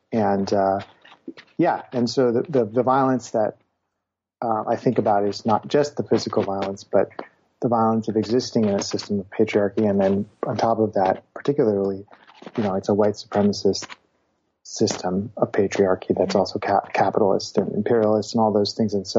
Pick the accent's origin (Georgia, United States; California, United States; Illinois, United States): Illinois, United States; I'll tell you, I grew up in Illinois, so also a Midwesterner.